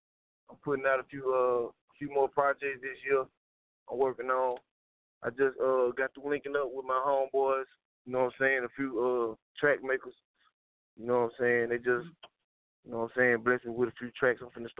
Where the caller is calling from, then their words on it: Chattanooga, Tennessee, United States; from Chattanooga, Tennessee.